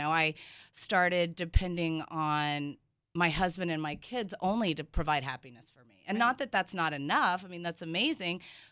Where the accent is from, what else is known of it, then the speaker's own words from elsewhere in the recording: the South, United States; I'm from the South